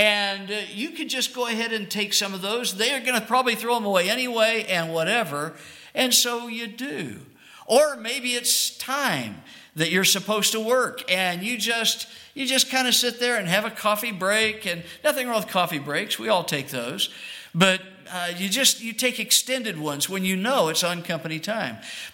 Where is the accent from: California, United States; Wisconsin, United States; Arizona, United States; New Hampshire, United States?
Arizona, United States; Phoenix; I grew up in Phoenix